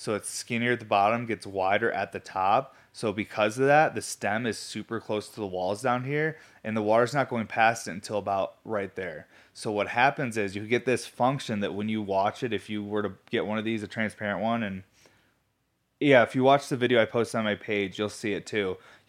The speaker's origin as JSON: {"language": "English", "region": "East Coast", "country": "United States", "tie": "born or raised there", "said": "Now, a lot of people I know growing up on the East Coast, a lot of our family, especially grandparents, would have like antiques in their house and stuff"}